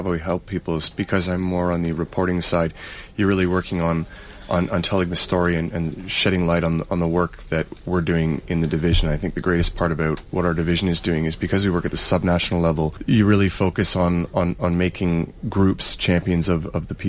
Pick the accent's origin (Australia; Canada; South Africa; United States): Canada; from Canada.